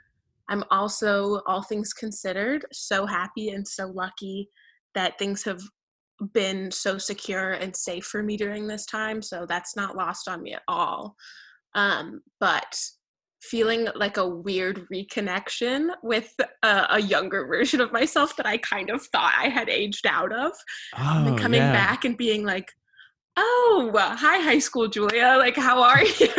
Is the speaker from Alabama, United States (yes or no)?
no; Grosse Pointe, Michigan, United States; moved away as an adult; now in Toronto, Canada; Well, I was born and lived here in Grosse Pointe, Michigan my whole life until I left for school 2 years ago. I'm now at the University of Toronto, which I love very much. And I'm a Canadian transplant